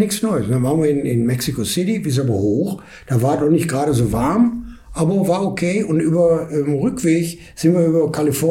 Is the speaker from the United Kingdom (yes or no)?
no; Essen, North Rhine-Westphalia, Germany; Bin in Essen geboren, aufgewachsen, alles.